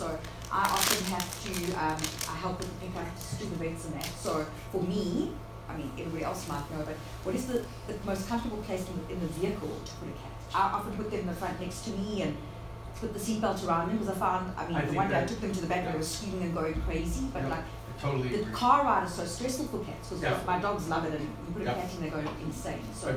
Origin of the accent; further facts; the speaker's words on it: South Africa; I wanted to ask, I'm from South Africa, so